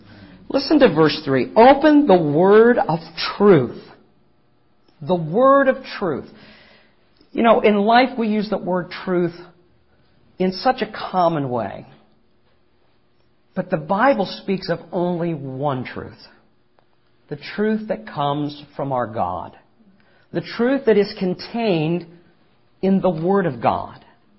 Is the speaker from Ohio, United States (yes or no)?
yes; Ohio, United States; Needless to say, I was raised in Ohio, or for those who are more grammatically want to see correctness, reared in Ohio.